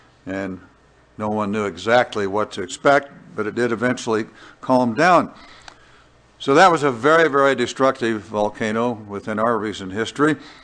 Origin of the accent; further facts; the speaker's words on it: Portland, Oregon, United States; I was a boy growing up in Portland, Oregon, I could see Mount Hood, the tallest peak in Oregon, on a clear day.